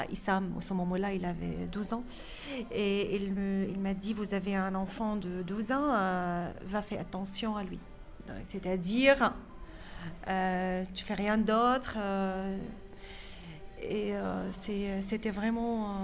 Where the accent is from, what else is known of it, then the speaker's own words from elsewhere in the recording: Masyaf, Hama Governorate, Syria; French is a second language; moved away as an adult; Moi, je suis venue de countryside, campagne de Hama. Oui. Ma ville s'appelle Moussiaf. Donc c'est un petit ville, un peu près comme Arras, pas trop grand, pas trop petit aussi.